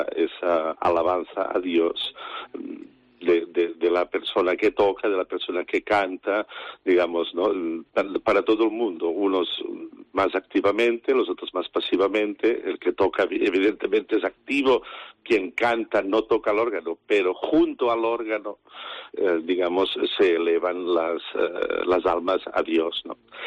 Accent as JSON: {"language": "Spanish", "town": "Sabadell", "region": "Catalonia", "country": "Spain", "tie": "born or raised there", "said": "de Sabadell, de mi ciudad natal"}